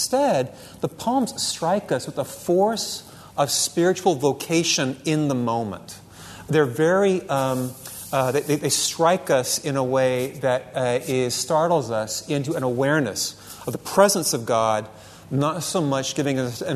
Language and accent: English; California, United States; now in Utah, United States; I live in the state of Utah, and I'm from California.